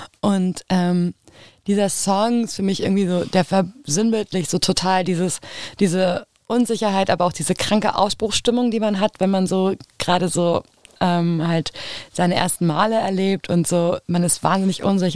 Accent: Berlin, Germany; Ich komme jetzt nicht direkt aus Kreuzberg, aber eben auch aus Berlin

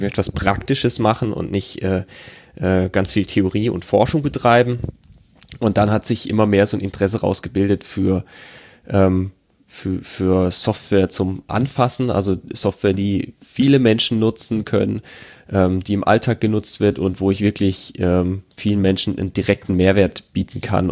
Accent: Baden-Württemberg, Germany; Ich komme aus der Nähe von Karlsruhe. Also das andere Ende der Leitung ist jetzt irgendwo bei Karlsruhe gerade. Ich bin mittlerweile 28 Jahre

